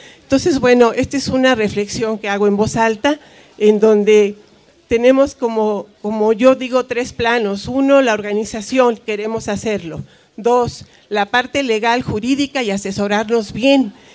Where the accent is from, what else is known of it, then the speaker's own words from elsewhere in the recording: Tlalpan, Mexico City, Mexico; de Tlalpan